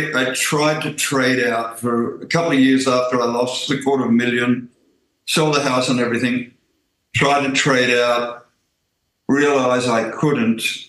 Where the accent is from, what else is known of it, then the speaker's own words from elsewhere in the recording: Australia; and we come from Australia, and as you know, Australia's post-Christian. Normally in Australia, we're the only people in our street going to church.